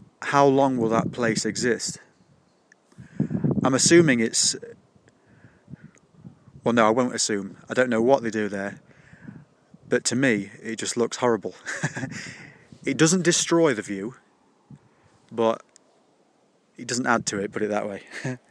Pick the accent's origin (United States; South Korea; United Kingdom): United Kingdom; East Midlands; We're from Derbyshire, so... A-up.